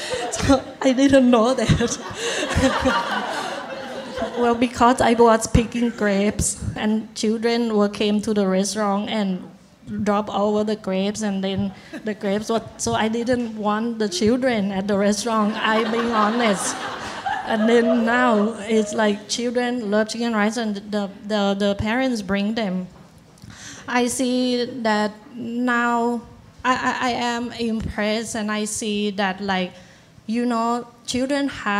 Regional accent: Bangkok, Thailand; where I grew up in Bangkok

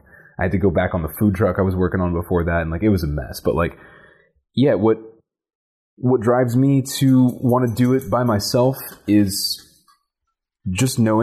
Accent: Atlanta, Georgia, United States; Born and raised in Atlanta, and I'm also a drummer in two bands around the area, and went to school at UGA for sculpture, fine art

